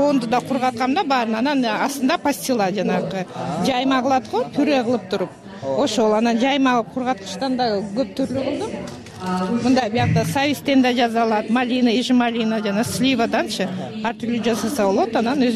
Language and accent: Kyrgyz; Bishkek, Kyrgyzstan; Мен Бишкектенмин.